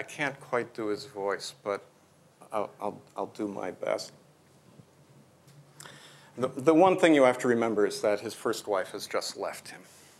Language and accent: English; Midwest, United States; And since I'm a Midwesterner, a tornado.